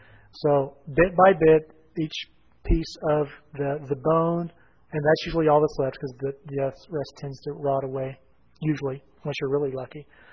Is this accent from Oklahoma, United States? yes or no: yes; Oklahoma, United States; because I'm from Oklahoma, and they said the buffalo in Oklahoma